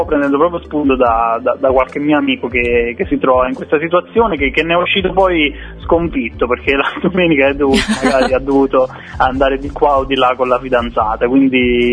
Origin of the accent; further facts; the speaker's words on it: Montano Antilia, Campania, Italy; now in Salerno, Italy; ho iniziato a 17 anni con una band così del mio paese, del Cilento.